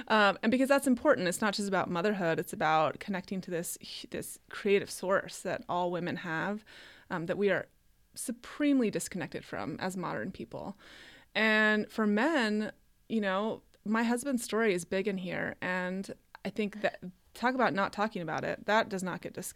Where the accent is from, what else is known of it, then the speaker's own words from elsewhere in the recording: United States; I'm white, I'm heterosexual, I'm American, I'm cisgendered, I'm middle class.